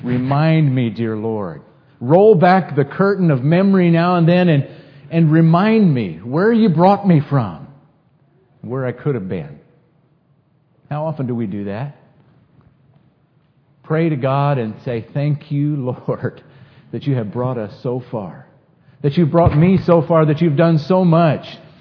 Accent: North Dakota, United States; I grew up in North Dakota. And in North Dakota, they grow everything, it seems like.

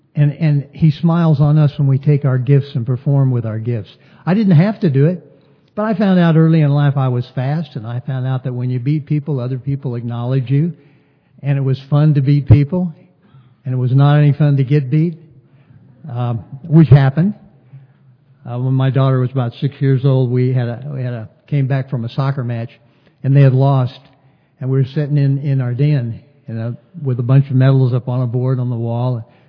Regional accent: San Fernando, California, United States; I came from San Fernando, California.

